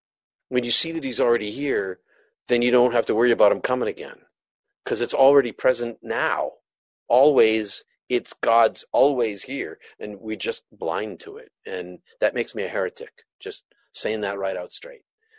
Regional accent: Maine, United States; And you know, I'm from Maine.

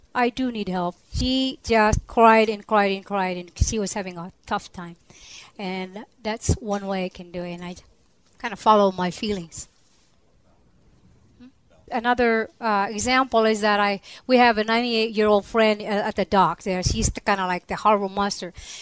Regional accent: Luzon, Philippines; I am from Luzon.

